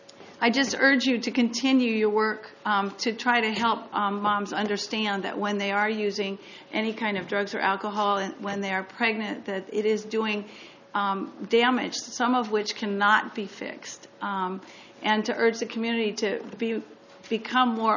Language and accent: English; San Luis Obispo, California, United States; I'm from San Luis Obispo, 888 Mountain View.